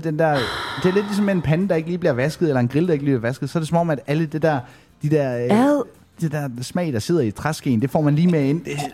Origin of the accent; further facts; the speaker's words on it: Ribe, Region of Southern Denmark, Denmark; for jeg kommer fra Rif, og han kommer fra Løjtland.